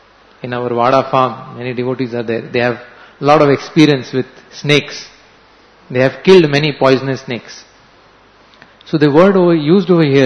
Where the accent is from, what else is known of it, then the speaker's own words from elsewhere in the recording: Mumbai, Maharashtra, India; I'm from Mumbai.